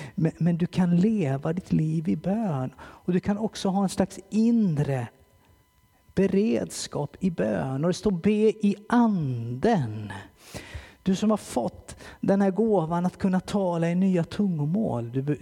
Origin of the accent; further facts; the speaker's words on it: Kalmar, Kalmar County, Sweden; När jag växte upp i Pingstförsamlingen i Kalmar.